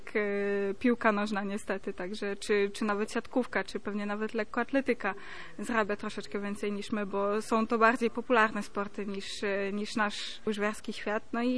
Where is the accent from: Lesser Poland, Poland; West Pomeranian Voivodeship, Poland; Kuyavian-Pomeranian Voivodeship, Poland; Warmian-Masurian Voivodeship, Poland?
Warmian-Masurian Voivodeship, Poland; Elbląg; now in Gdańsk, Poland; nie jest to tajemnicą, że wychowałam się w Elblągu i jestem też elblążanką